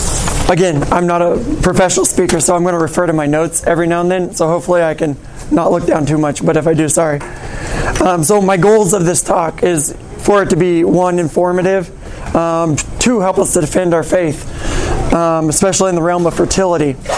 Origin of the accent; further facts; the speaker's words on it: Sabetha, Kansas, United States; now in Colwich, United States; I'm from Sabetha, Kansas. That's northeast Kansas, 3.5 hours away from here.